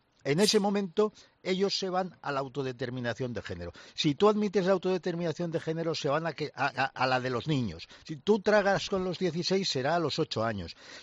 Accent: Catalonia, Spain; Tú, como medio catalán que eres como yo, pues sabes que eso en Cataluña lo vimos muy claro

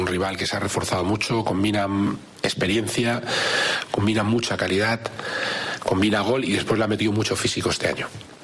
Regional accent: Altea, Valencian Community, Spain; soy como valenciano de adopción, alicantino, pero bueno, alteano, pero estamos dentro de la Comunidad Valenciana

